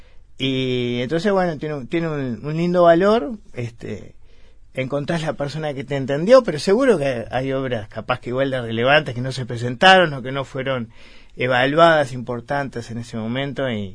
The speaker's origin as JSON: {"language": "Spanish", "region": "Montevideo", "country": "Uruguay", "tie": "born there", "said": "Yo nací en Villa Española. que no es del lugar donde comúnmente salen los escritores."}